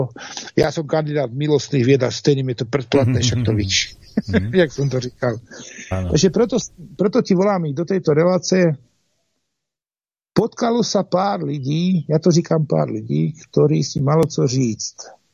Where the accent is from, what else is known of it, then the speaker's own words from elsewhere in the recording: Slovakia; jsem původný Slovák, křížený s Maďarom